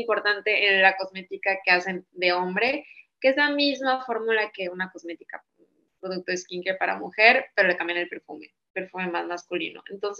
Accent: Mazatlán, Sinaloa, Mexico; also born or lived in Guadalajara; yo nací en Guadalajara y toda mi familia es de Guadalajara. Pero viví toda mi vida en Mazatlán y estudié la carrera en Guadalajara. Entonces estoy como muy dividida entre, yo me siento más sinaloense y yo crecí ahí y es, pues, es mi casa y ahí están mis papás.

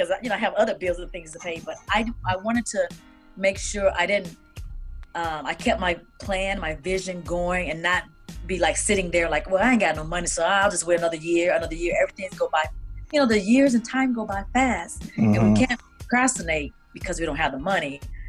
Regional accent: Elberton, Georgia, United States; born there; I was born in Georgia, in a small town outside of Athens called Elberton, Georgia. So I'm a country girl at heart.

